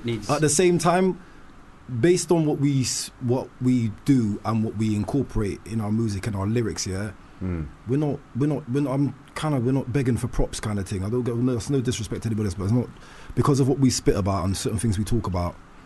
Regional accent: Bristol, South West England, United Kingdom; We're from Bristol, straight Briss all day.

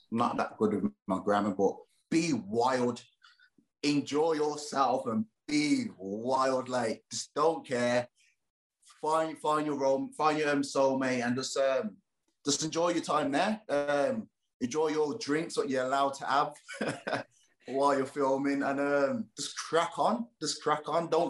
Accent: Birmingham, West Midlands, United Kingdom; because I'm from Birmingham, my accent is quite weird. So it takes people to, like, hard to understand what I'm saying.

